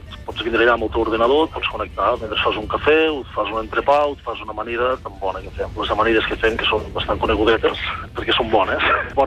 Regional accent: Les Borges Blanques, Catalonia, Spain; Soc de les Borges Blanques

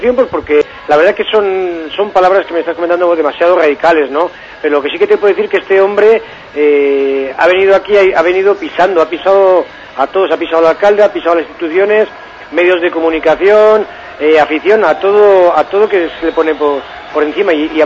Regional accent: Vitoria, Basque Country, Spain; pero qué decirte que como vitoriano

